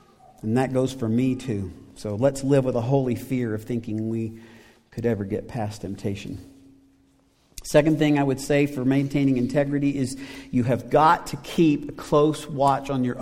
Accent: the South, United States; I guess since I grew up in the South, I would just say, you better mind your manners.

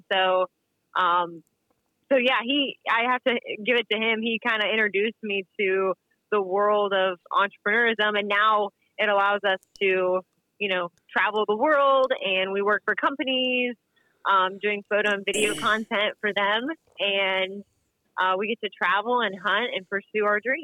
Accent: West Virginia, United States; And so we're both from West Virginia. We lived about 2 hours apart.

